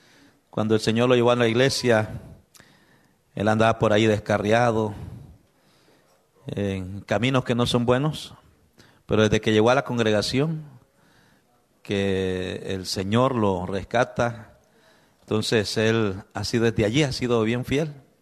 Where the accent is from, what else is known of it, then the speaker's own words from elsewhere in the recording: Nicaragua; moved away; El Señor nos salvó ahí en Camden. Allí nos salvó el Señor. Llegamos desde Nicaragua con una mentalidad de ateo, supuestamente, ¿verdad?